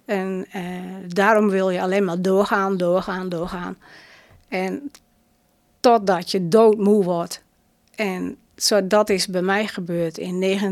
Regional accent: Dalerveen, Drenthe, Netherlands; also born or lived in Zuidlaren; Nee, ik kom zelf uit Dalerveen.

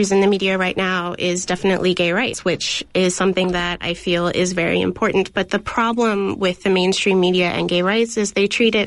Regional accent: Oakland, California, United States; So, I am born and raised in Oakland. I grew up here, and I have spent the majority of my entire life here.

